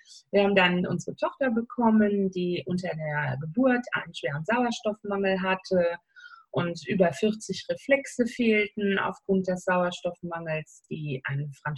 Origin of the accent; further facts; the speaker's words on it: Solingen, North Rhine-Westphalia, Germany; Ich komme ja aus dem Bergischen Land, aus Solingen. Da ist das noch nicht so mit dem Kölle Alaaf.